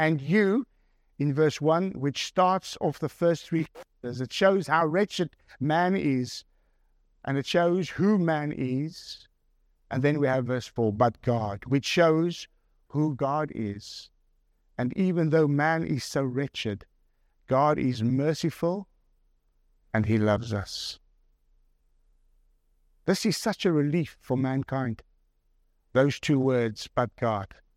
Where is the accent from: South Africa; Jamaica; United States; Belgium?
South Africa; And I put it down to being a South African.